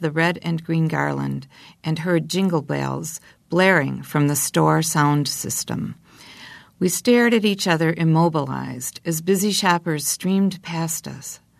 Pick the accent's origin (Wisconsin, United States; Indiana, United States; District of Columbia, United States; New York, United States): Wisconsin, United States; Milwaukee; In my hometown, Milwaukee, 11 children have died from gunshot wounds in 2014.